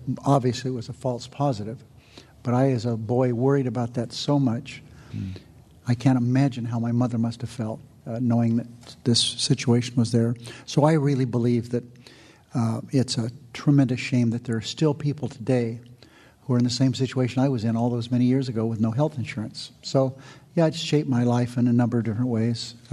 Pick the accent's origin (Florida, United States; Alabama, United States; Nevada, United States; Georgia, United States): Nevada, United States; Searchlight; When I grew up in Searchlight, and I talk about it in the book a little bit, there were no doctors available.